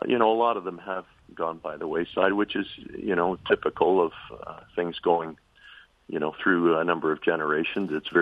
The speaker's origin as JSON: {"language": "English", "country": "Canada", "said": "being Canadian and being a Canadian operation that has been around for a long time"}